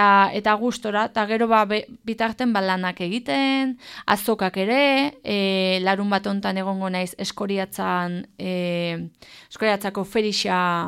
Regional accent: Legorreta, Basque Country, Spain; eta legorretan, nire herrian, abe jendea etortzen dan, irailean egingo det

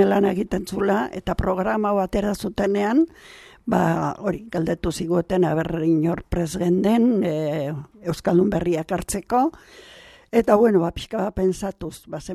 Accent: Ataun, Basque Country, Spain; born there; now in Lazkao, Spain; Ataundarra jaiotzez naiz, baina Lazkaun bizi naiz, bai.

